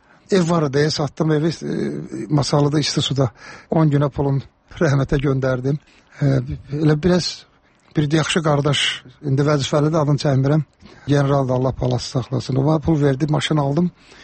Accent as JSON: {"language": "Azerbaijani", "region": "Karabakh", "country": "Azerbaijan", "said": "Məndə zarafatçı Qarabağlıyam"}